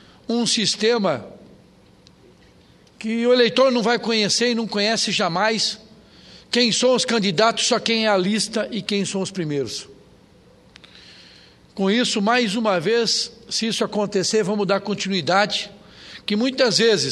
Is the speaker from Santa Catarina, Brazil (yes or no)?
yes; Maravilha, Santa Catarina, Brazil; also born or lived in Concórdia; Eu, que sou oriundo de Santa Catarina, nasci em Concórdia e me criei na cidade de Maravilha, que é a capital da criança